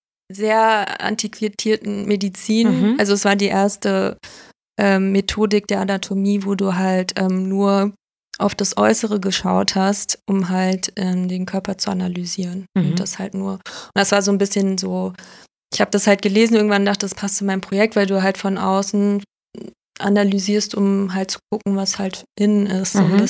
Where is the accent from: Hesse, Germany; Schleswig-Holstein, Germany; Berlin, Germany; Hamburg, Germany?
Berlin, Germany; Also ich bin ja aus Berlin